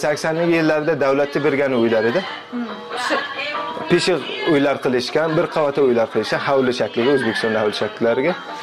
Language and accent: Uzbek; Jeddah, Makkah Province, Saudi Arabia; Bobalarim O'zbekistonda Marg'ilonda tug'ilganlar. Bizlar ham Saudiya Arabistoni Jidda shahrida tug'ilganmiz. 18 yil ana shu yerda yashaganmiz. Bizga har qancha yabancı bir mamlakatga katta bo'lsak ham ina otalarimiz ham o'zbek bo'lgani uchun uyda o'zbekcha gapiramiz.